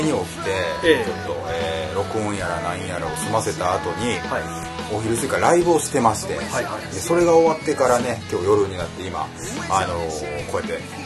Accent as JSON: {"language": "Japanese", "region": "Hyogo", "country": "Japan", "said": "大阪、まあ僕は兵庫県なんですけど、兵庫県から福島県に行くのにめちゃくちゃ時間かかるわけなんですよね"}